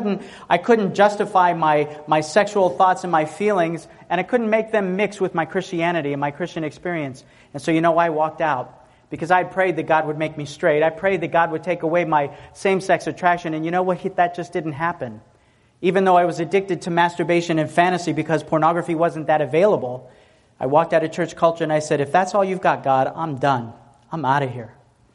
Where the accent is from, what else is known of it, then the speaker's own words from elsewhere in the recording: Tennessee, United States; Listen, I'm a country boy, I'm from Tennessee.